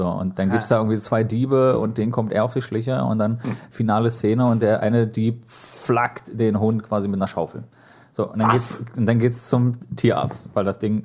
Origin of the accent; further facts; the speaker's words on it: East Germany, Germany; Ja, aber, wir kommen aus der DDR.